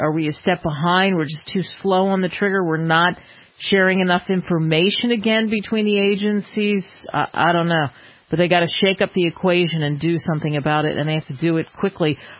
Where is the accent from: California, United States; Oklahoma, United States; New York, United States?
California, United States; I grew up in California. There was no color in my family.